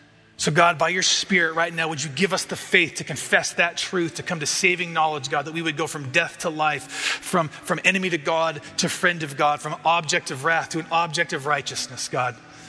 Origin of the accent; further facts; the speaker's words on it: Montana, United States; Man, I go back to that stupid kid growing up in Montana, just stupid and broken and trying to figure things out on his own.